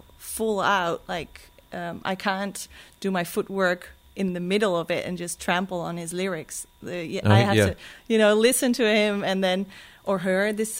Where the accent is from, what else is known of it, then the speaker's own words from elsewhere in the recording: Netherlands; English is a second language; I'm from the Netherlands.